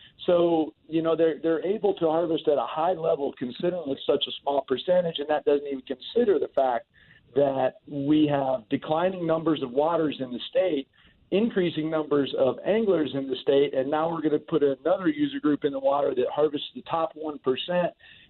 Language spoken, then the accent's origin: English; Florida, United States; I grew up in Florida, and he's right.